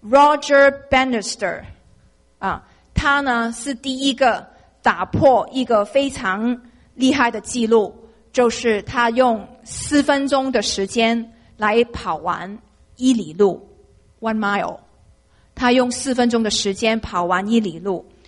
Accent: Hong Kong; accent: Cantonese; Chinese is a second language; 因为我是香港来的。所以我说的广东话是不是广东话，我说的国语你们应该都可以听得懂，因为是带的非常重的广东口音吧。

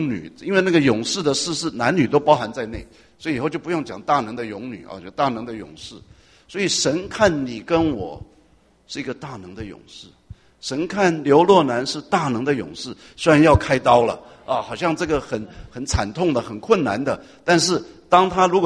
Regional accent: Taiwan; 我是从台湾来啊，我们在台湾叫当兵

